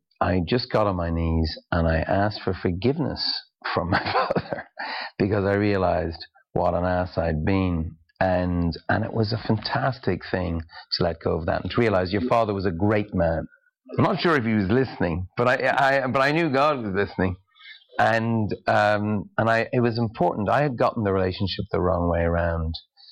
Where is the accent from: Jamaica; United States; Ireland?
Ireland; Dublin, Leinster; All my mates that I grew up with in Ballymun and Finglas